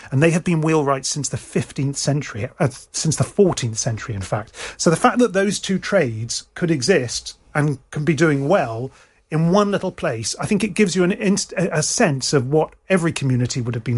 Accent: East of England, United Kingdom; I grew up in Bedfordshire. I never thought that Bedfordshire would be home to this extraordinary craft.

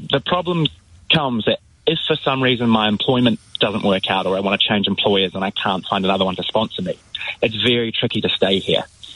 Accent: New Zealand; now in London, United Kingdom; I'm a New Zealander living in London on a visa.

